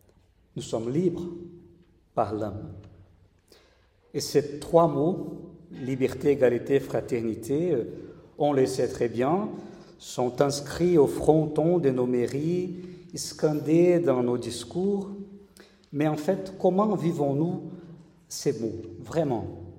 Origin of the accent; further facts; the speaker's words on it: Brazil; French is a second language; now in Toulouse, France; je suis pasteur de l'Église protestante unie de France, voilà, ici à Toulouse. Et mon accent me dénonce, moi je suis brésilien.